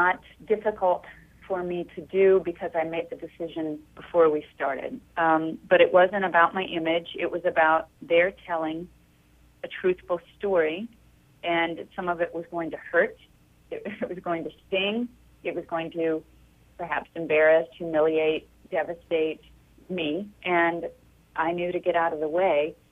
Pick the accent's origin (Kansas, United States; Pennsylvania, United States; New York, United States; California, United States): Kansas, United States; they went back to Kansas and my Aunt Char, who was in the film, was taking them around and showing them my hometown.